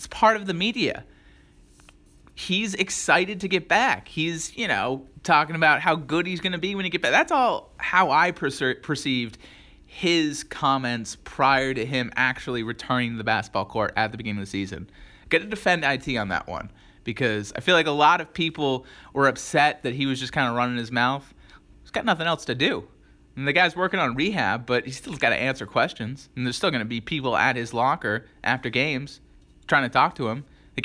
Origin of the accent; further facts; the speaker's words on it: Boston, Massachusetts, United States; whether this is my own perception growing up in Boston and always watching LeBron James play against Boston teams.